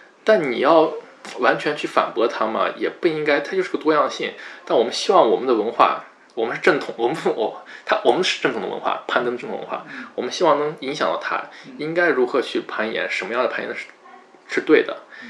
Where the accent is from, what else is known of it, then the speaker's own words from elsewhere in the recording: Lanzhou, Gansu, China; 这人来自各个地方，我来自兰州